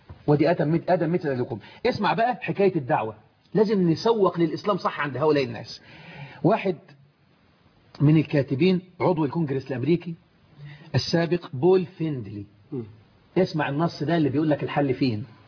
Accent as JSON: {"language": "Arabic", "country": "Egypt", "said": "وهو مصري وأنا مصري"}